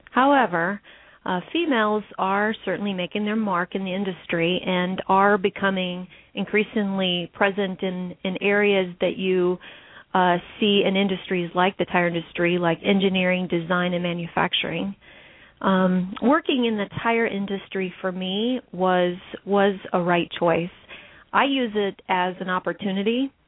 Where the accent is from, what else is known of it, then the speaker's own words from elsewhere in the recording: Ohio, United States; But certainly growing up in Northwest Ohio, Cooper Tire was always a very well-known and respected company.